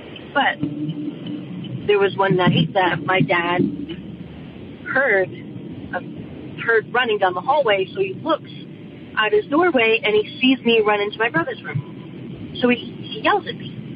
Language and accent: English; Connecticut, United States